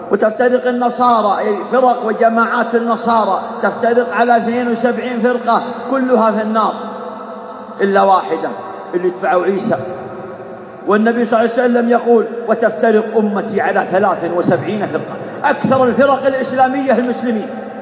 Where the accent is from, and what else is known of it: Saudi Arabia